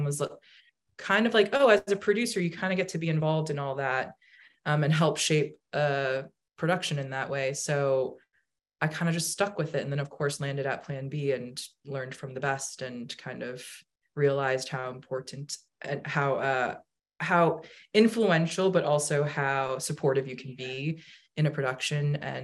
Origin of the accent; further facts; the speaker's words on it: Massachusetts, United States; I'm from Massachusetts.